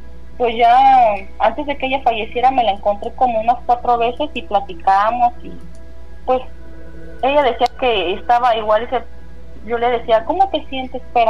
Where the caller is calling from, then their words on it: Nezahualcóyotl, State of Mexico, Mexico; Soy de estoy viviendo en Tala, Jalisco, pero soy de Nezahualcóyotl.